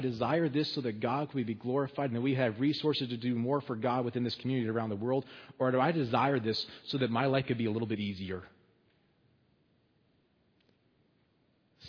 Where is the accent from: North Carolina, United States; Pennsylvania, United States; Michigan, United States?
Pennsylvania, United States; Hershey; I grew up in Pennsylvania, Hershey, Pennsylvania area, Lancaster County, Pennsylvania area. It was an interesting place to grow up.